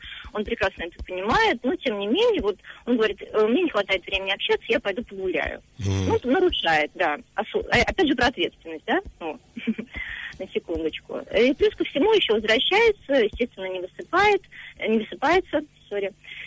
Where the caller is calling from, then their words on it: Moscow, Russia; Я звоню из Москвы.